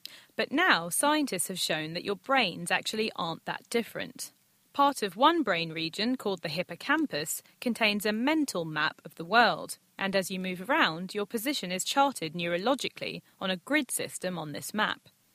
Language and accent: English; London, United Kingdom; Now, technically, I should be able to do these routes quite well because I am a Londoner